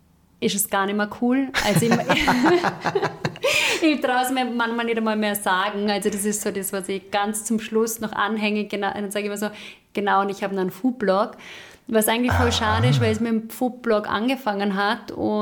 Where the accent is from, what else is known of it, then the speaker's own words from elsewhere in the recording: Vorarlberg, Austria; Nein, ich komme aus Vorarlberg.